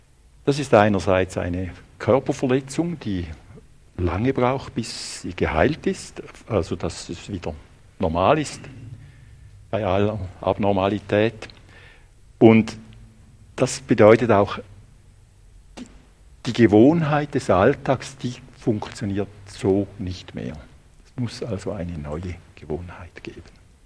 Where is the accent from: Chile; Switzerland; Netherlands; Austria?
Switzerland; Thurgau; Dort, wo ich aufgewachsen bin, im Hinterthurgau, in diesen Hügel, kenne jeden Winkel, jeden Weg